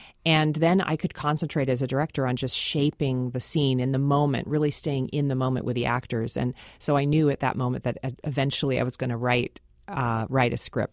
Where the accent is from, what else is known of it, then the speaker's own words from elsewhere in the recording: Seattle, Washington, United States; having been raised as a Seattleite, growing up in Seattle and seeing films like Say Anything and Sleepless in Seattle that get the geography wrong